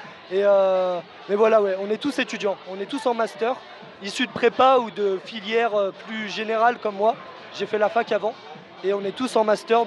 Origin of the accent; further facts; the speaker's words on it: Lyon, Auvergne-Rhône-Alpes, France; c'est une passion parce que je suis lyonnais de base.